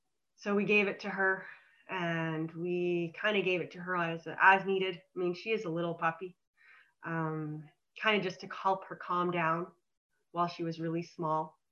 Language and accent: English; Calgary, Alberta, Canada; now in Okanagan, Canada; We're from Calgary, and now we live in the Okanagan, British Columbia.